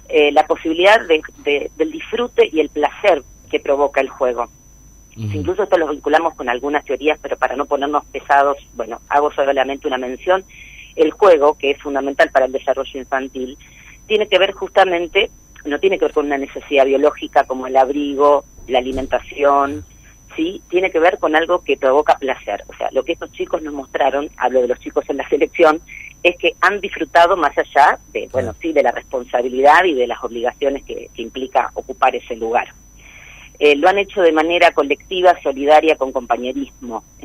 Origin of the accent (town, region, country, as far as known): Argentina